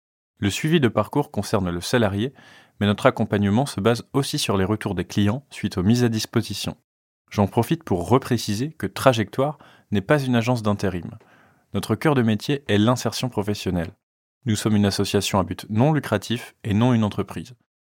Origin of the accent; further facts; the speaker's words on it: Cosne-Cours-sur-Loire, Bourgogne-Franche-Comté, France; Je suis né et j'ai grandi à Cône, donc dès mon retour dans la Nièvre en juin 2021, j'ai souhaité travailler au sein de la commune.